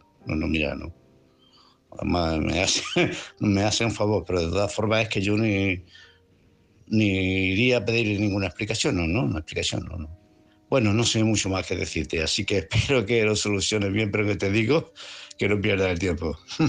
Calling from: Málaga, Andalusia, Spain; de Málaga.

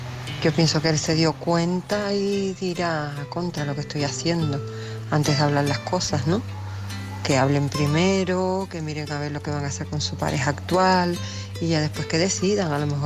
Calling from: Tenerife, Canary Islands, Spain; de Tenerife.

